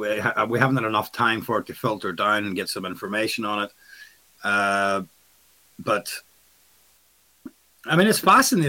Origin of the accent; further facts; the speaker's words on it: Northern Ireland, United Kingdom; I came from Northern Ireland